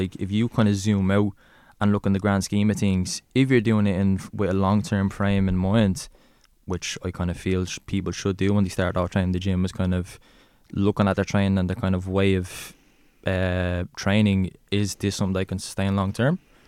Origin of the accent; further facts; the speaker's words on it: Dublin, Leinster, Ireland; The Liberties, Dublin, like